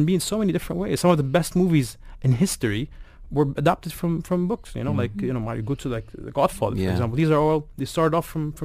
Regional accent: Lebanon; also born or lived in Canada; I was up till the age of 10, I was raised in Canada, before moving back to Lebanon after our civil war.

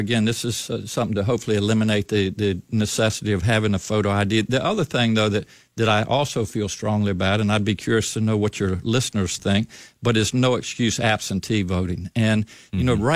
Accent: Maryland, United States; I grew up hunting on the Eastern Shore.

